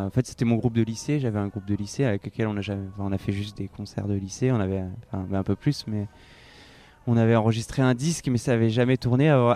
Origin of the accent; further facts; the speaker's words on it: Tours, Centre-Val de Loire, France; Je viens de Tours, ouais, Tours c'est bien, c'est ça.